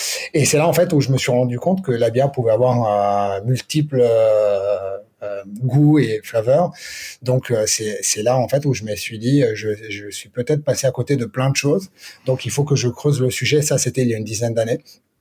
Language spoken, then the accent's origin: French; Milan, Lombardy, Italy; J'ai grandi en Italie, à Milan